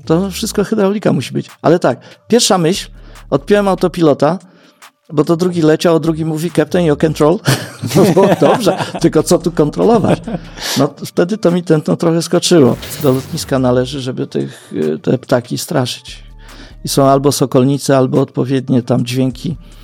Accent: Lublin Voivodeship, Poland; Ja wychowałem się na wsi w województwie lubelskim. Wtedy to była wieś zabita deskami, teraz to jest perełka, naprawdę.

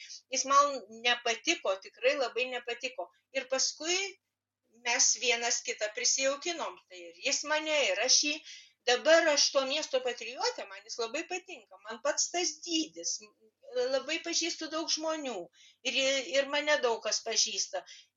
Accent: Šiauliai, Šiauliai County, Lithuania; moved away as an adult; now in Alytus, Lithuania; Čia aš jau gyvenu apie 40 metų ir jis jau artimesnis už gimtąjį miestą Šiaulius. Šiauliam tai yra tik tai nostalgija, o vis dėlto mano miestas yra Alytus.

